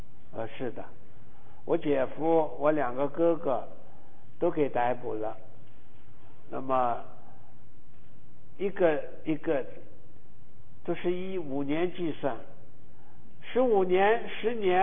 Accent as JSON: {"language": "Chinese", "country": "China", "said": "我来自于大陆的，我们是在大陆生活了几十年的新中国的一代传道人的后辈，"}